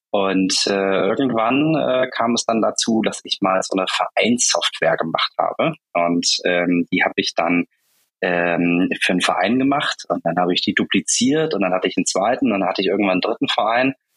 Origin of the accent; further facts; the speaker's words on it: Rhineland, Germany; now in Hamburg, Germany; Im Kern bin ich eigentlich ein Rheinländer, aber ich habe mich mit vielen Stationen dazwischen dann irgendwann verloren hier in Hamburg